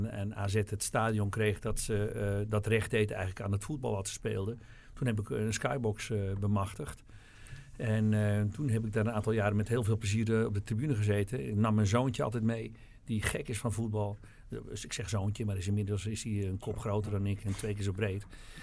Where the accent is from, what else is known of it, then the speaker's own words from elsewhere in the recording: Alkmaar, North Holland, Netherlands; En ik kwam uit Alkmaar.